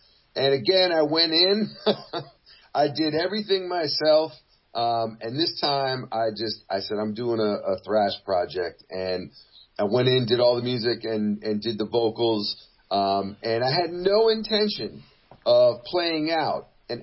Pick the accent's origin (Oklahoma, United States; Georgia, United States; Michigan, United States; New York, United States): New York, United States; I was from New York, but man, I loved that D.C. music.